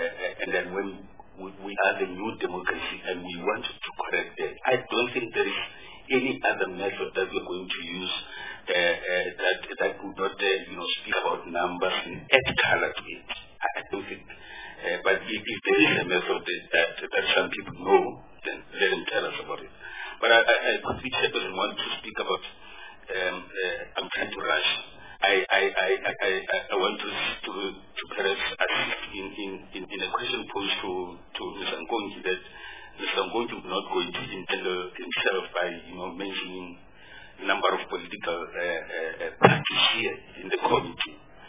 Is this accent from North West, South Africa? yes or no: yes; Vryburg, North West, South Africa; I'm from Vryburg, Van Vryburghaaf.